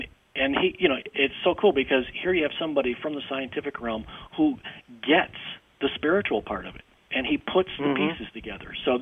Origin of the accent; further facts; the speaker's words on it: United States; like we're both from the United States